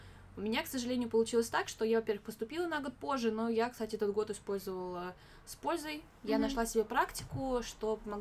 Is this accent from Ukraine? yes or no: no; Moscow, Russia; я родилась здесь, а потом, как бы, мы переехали в Россию, где я, собственно говоря, выросла, в Москве. Где была в немецком детском садике, а после, соответственно, пошла в русскую школу